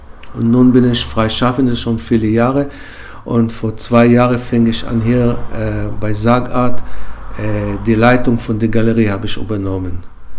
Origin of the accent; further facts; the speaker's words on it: Israel; German is a second language; Ich komme ursprünglich aus Israel. Ich bin nun schon 30 Jahre.